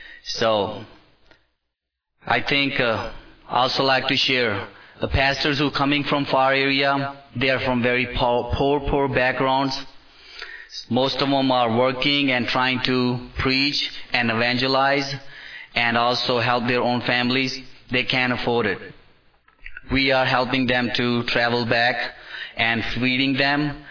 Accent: United States; So I said, that's why I'm American.

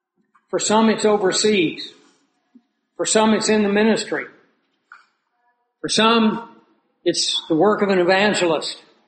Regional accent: Arizona, United States; they arrested in Tucson, Arizona, in my home state, a bomb maker

